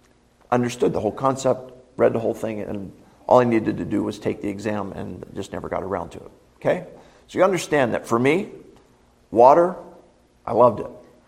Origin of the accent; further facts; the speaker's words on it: Philadelphia, Pennsylvania, United States; I grew up out in Philadelphia, and the place that I grew up, we were about an hour and a half from the shore in New Jersey.